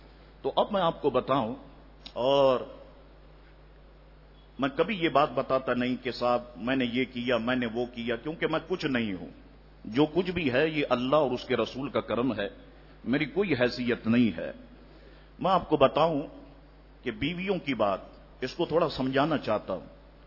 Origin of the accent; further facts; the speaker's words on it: Karachi, Sindh, Pakistan; ہم تو کراچی میں پیدا ہوئے، کراچی کی سڑی گرمیاں ہم نے دیکھی،